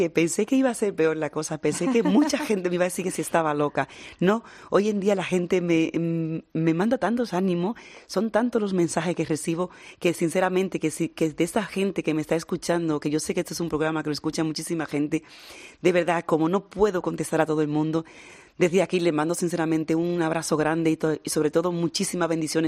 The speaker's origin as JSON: {"language": "Spanish", "country": "Dominican Republic", "tie": "born or raised there", "said": "la Escuela Serranía ya está en mi pueblo, es una escuela en la cual yo voy a empezar a colaborar para formar a mujeres sin recursos de la República Dominicana, de todo el país."}